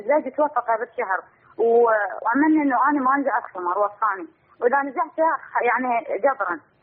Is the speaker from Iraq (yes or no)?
yes; Iraq; احنا مهاجرين من العراق من محافظة لمحافظة